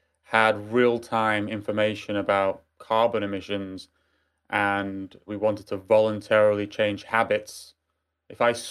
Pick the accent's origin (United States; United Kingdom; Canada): United Kingdom; Manchester, North West England; born there; I'm from Manchester, actually. That's where I was born.